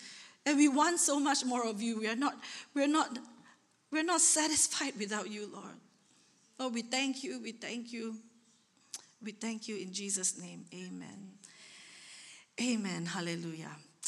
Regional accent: Singapore; I said, hey, I'm from Singapore. We plan things, you know?

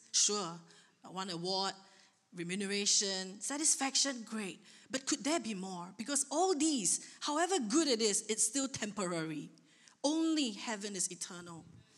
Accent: Singapore; I said, hey, I'm from Singapore. We plan things, you know?

